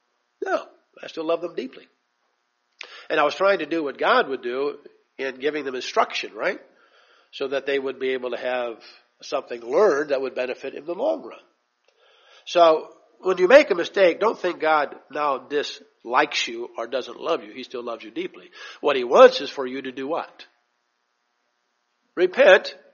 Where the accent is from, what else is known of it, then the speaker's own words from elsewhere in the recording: St. Louis, Missouri, United States; my background, growing up in St. Louis and all that came into play